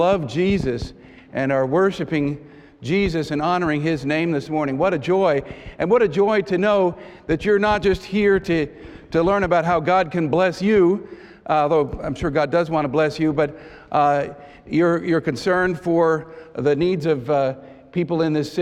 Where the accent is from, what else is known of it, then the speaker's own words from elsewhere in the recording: New York City, New York, United States; I was born and raised in New York City. My parents were not believers in Christ.